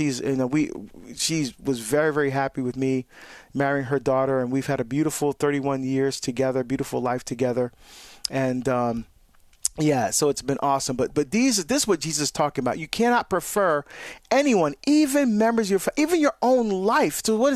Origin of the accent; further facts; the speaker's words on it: New Jersey, United States; What are we from New Jersey? I'm from Jersey.